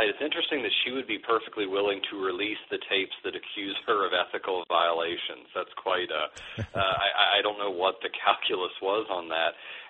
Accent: Ohio, United States; now in Michigan, United States; I didn't know till I moved to Michigan, and I grew up in Ohio, so it took to move up to there to figure it out

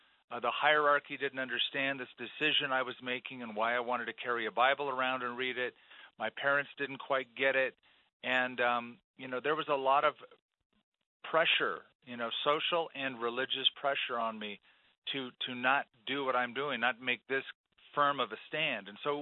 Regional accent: California, United States; You know, for me, I grew up a Roman Catholic. I grew up in Southern California.

